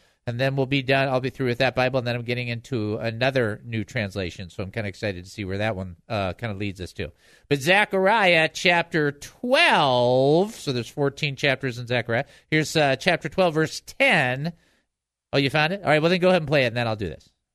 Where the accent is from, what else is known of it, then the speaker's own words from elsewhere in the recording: Michigan, United States; also born or lived in Arizona / Acapulco; and my biggest problem is that I grew up in Michigan. So then I went to Arizona, lived in Arizona for a while.